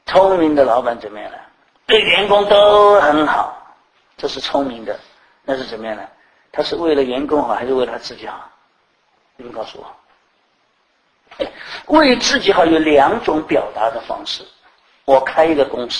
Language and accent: Chinese; China; 我们中国人常常讲说，人不自私，天诛地灭。